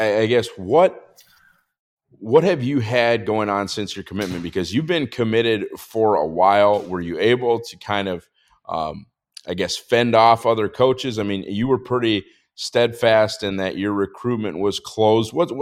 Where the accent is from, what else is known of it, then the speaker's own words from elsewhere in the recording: Hatton, North Dakota, United States; the first Division I football player from Hatton Northwood, my hometown, go Thunder